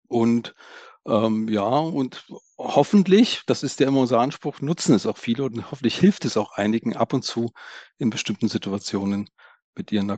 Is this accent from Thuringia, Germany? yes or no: yes; Thuringia, Germany; born there; also born or lived in Erlangen; now in Regensburg, Germany; Ich bin jetzt in Regensburg. Ich bin eigentlich gebürtiger Thüringer, dann übers Studium in Erlangen gelandet, in Franken dort geblieben